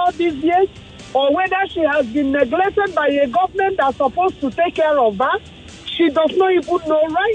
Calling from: Lagos, Nigeria; I'm calling you from Lagos.

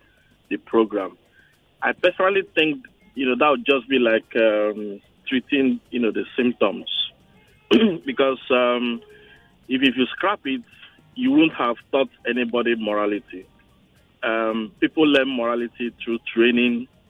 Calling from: Ikeja, Lagos, Nigeria; We're calling from Ikeja.

